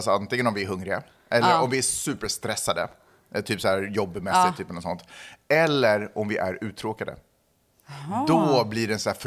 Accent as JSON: {"language": "Swedish", "country": "Sweden", "tie": "born or raised there", "said": "jag är född och uppvuxen i Sverige."}